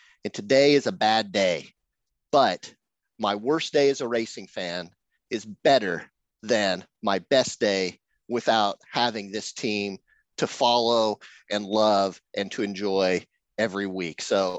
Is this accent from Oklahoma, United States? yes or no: yes; Oklahoma, United States; when I was growing up in Oklahoma, there was a very common bumper sticker that I saw